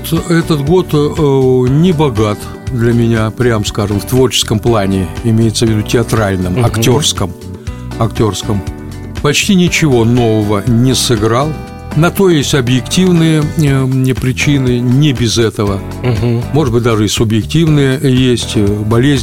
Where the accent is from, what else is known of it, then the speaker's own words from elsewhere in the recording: Donetsk Oblast, Ukraine; Сегодня, когда я переживаю вместе со всей Донецкой областью, поскольку я сам дончанин.